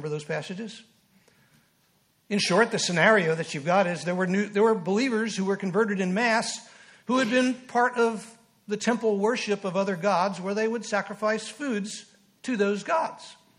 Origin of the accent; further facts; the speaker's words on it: New Jersey, United States; now in Oklahoma, United States; I was raised in New Jersey. I didn't see much branding going on close to New York City. But when we first moved to Oklahoma from New Jersey